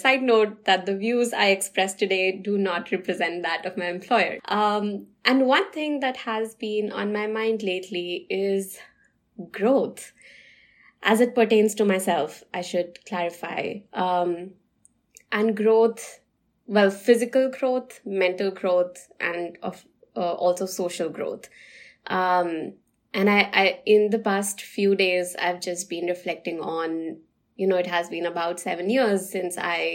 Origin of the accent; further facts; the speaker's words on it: India; moved away as an adult; now in Boston, United States; I grew up in India and moved to the US about 7 years ago. And now I call Boston home.